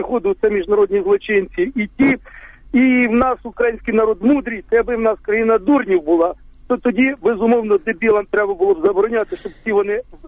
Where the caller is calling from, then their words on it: Poltava Oblast, Ukraine; з Полтавщини.